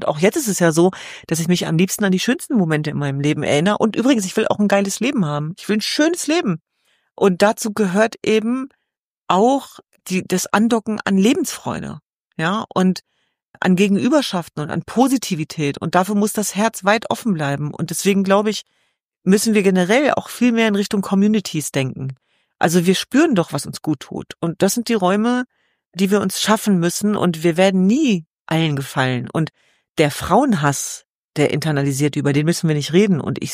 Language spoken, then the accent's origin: German; Hanover, Lower Saxony, Germany; Selbst wenn wir in Sicherheit aufgewachsen sind in Hannover-Linden